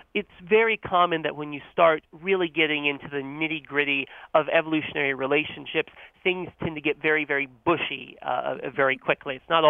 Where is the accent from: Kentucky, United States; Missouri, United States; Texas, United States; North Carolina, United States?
North Carolina, United States; born or raised there